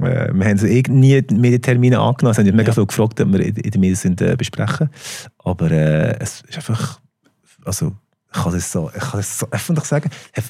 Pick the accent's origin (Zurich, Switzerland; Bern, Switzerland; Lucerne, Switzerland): Lucerne, Switzerland; Mauensee; Ich bin zum Mauersee aufgewachsen, das ist auf dem Land. Das ist bei Sursee. Ja, das Luzern, auf dem Land hinten.